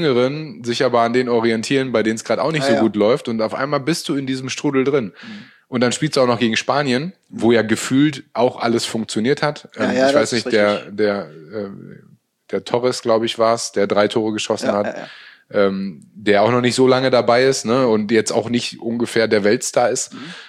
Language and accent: German; Münster, North Rhine-Westphalia, Germany; Und ich bin ja total glücklich, in meiner Heimatstadt nach wie vor zu leben. Bin nie wirklich weg gewesen. Also selbst zu meiner Hannover-Zeit, die 4 Jahre, habe ich eine Wohnung in Münster immer gehabt, weil das für mich einfach Heimat ist.